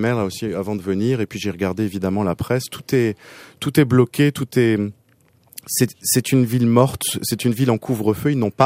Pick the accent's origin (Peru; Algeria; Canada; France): France; Strasbourg, Grand Est; Nous, on attendait tous, quand on a grandi à Strasbourg, ce marché de Noël qui se passait en ville, dans le centre